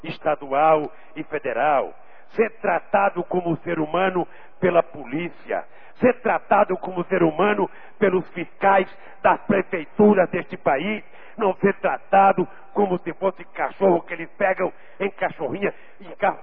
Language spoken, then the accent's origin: Portuguese; Brazil; Nós todos somos brasileiros, somos irmãos